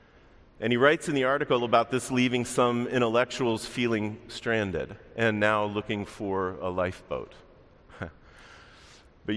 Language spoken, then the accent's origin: English; Baltimore, Maryland, United States; when I heard about that bridge collapse in my hometown of Baltimore